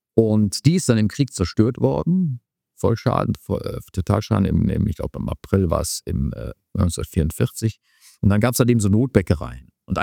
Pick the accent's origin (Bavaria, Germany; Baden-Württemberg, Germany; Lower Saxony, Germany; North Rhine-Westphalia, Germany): North Rhine-Westphalia, Germany; Düsseldorf; Ja, natürlich mitten in der Bäckerei aufgewachsen und bin tatsächlich geboren eher in Bilk